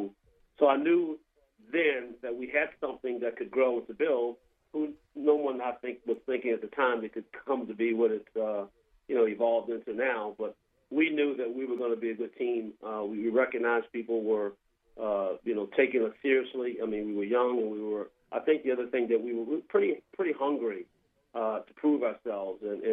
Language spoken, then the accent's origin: English; Virginia, United States; And that's for me going back to my home state and, you know, recruited by them.